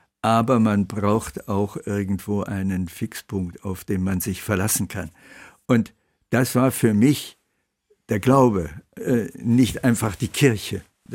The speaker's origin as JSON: {"language": "German", "region": "Berlin", "country": "Germany", "tie": "born or raised there", "said": "ich bin in Berlin groß geworden und da war man immer ganz kleine Minderheit."}